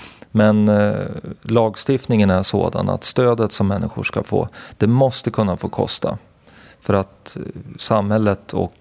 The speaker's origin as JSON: {"language": "Swedish", "town": "Västerås", "region": "Västmanland County", "country": "Sweden", "tie": "born there", "said": "Jag är 38 år gammal. Jag bor på Oxbacken i Västerås. Jag är född i Västerås."}